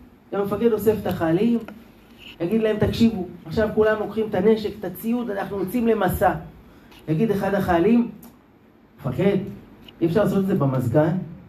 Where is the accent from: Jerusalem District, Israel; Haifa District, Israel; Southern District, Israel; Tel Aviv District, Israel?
Jerusalem District, Israel; Jerusalem; אני גדלתי בירושלים, בשכונה דתית. אצלנו כולם שומרים שבת.